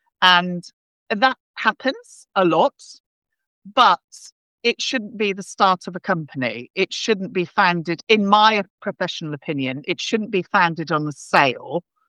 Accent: United Kingdom; I'm a British woman.

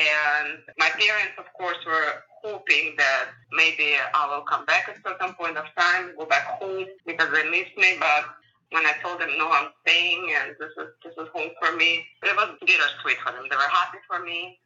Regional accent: Ukraine; English is a second language; moved away as an adult; now in United States; I'm born and raised in Ukraine and went to high school there. I graduated with my technical degree from University of Ukraine, and then I immigrated to the United States. My journey took me down to San Francisco.

